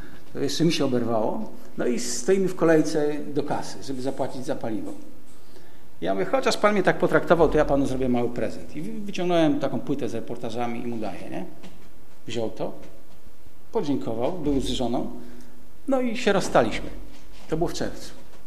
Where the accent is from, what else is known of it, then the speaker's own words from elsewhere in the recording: Jelenia Góra, Lower Silesian Voivodeship, Poland; Akurat ja jestem takim gościem z Jeleniej Góry.